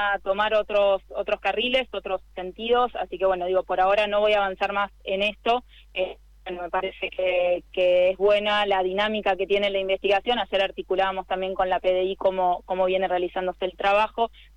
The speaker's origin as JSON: {"language": "Spanish", "region": "Santa Fe", "country": "Argentina", "said": "es algo que la verdad que nos duele a todos como santafesinos"}